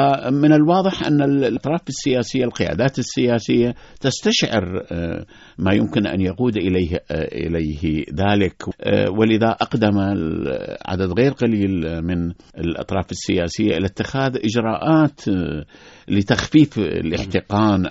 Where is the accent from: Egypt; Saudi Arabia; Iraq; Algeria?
Iraq; والله هذا احنا ما كنا نأمله جميعا كعراقيين